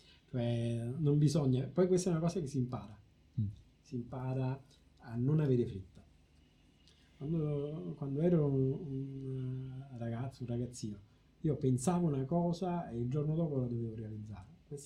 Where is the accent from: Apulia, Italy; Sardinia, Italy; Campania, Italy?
Campania, Italy; Salerno; sono originario di Salerno